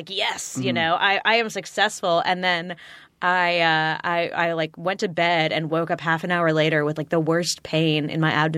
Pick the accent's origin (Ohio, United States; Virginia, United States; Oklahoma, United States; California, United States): California, United States; Burbank; I grew up in Burbank. So it's mm-hmm. not like I was in, you know, the most musical theater like savvy place in the world.